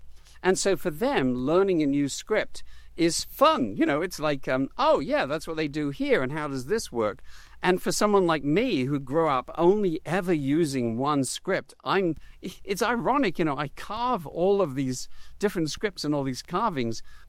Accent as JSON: {"language": "English", "region": "England", "country": "United Kingdom", "said": "as an Englishman growing up, I knew about the Welsh language."}